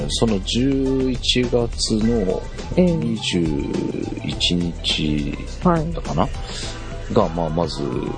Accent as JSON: {"language": "Japanese", "region": "Nara", "country": "Japan", "tie": "born or raised there", "said": "地元の奈良に"}